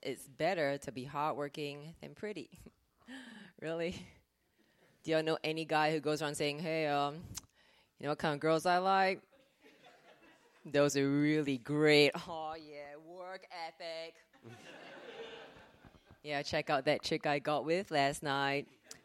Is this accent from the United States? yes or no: no; Singapore; I'm originally from Singapore.